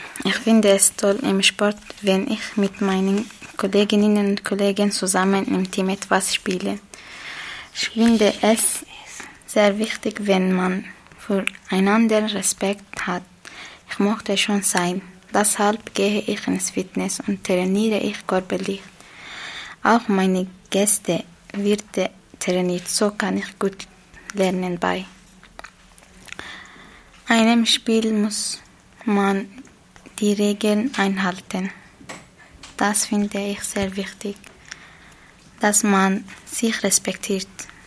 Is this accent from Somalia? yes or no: yes; Somalia; German is a second language; ich komme aus Somalia und ich bin 16 Jahre alt.